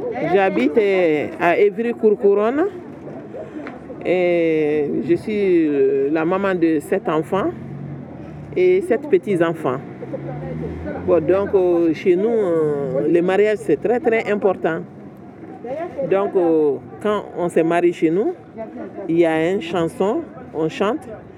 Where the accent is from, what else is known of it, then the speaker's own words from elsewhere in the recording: Mali; Ça veut dire en bambara chez nous, parce que je suis du Mali